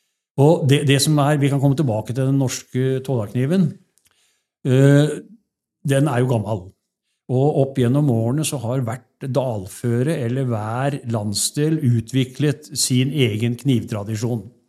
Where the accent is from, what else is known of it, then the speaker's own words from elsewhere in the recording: Telemark, Norway; Jeg kommer jo fra Telemark.